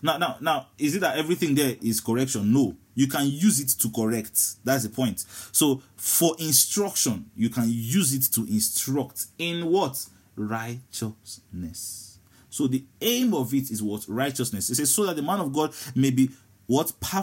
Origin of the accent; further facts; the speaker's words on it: Nigeria; Egypt is one of the most difficult places to get into as an African, as a Nigerian specifically.